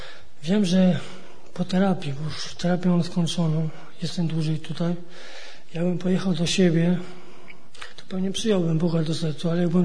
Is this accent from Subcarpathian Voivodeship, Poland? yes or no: no; Marki, Masovian Voivodeship, Poland; mam 29 lat, pochodzę z Warszawy, a dokładnie z podwarszawskich Marek.